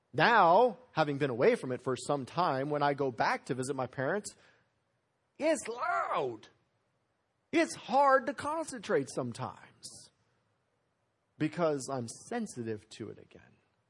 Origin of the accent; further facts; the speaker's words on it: Aurora, Colorado, United States; I grew up in Aurora, Colorado, literally less than a mile, about a half mile from Buckley Air Force Base.